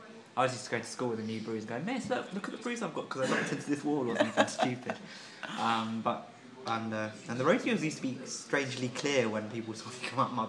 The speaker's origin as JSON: {"language": "English", "country": "Colombia", "said": "I'm originally from South America in Colombia."}